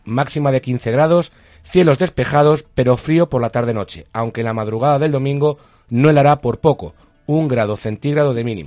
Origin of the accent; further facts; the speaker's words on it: Málaga, Andalusia, Spain; yo soy del Perchel